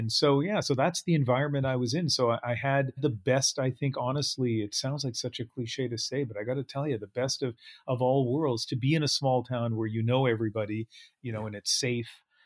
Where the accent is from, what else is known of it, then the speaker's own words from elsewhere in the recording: New Brunswick, Canada; part of it is not just growing up in New Brunswick, but growing up in a particular town in New Brunswick, right? And so very small